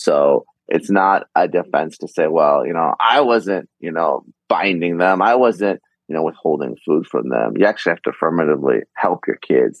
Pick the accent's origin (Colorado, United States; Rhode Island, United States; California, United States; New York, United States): California, United States; I mean, again, here in my home state of California, they've done documentaries on this